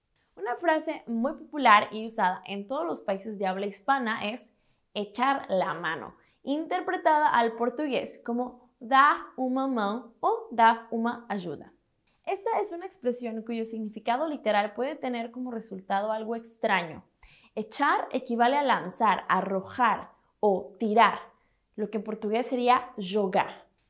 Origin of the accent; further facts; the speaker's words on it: Mexico; Una frase muy informal y coloquial utilizada principalmente en mi país, México, es hacer el paro.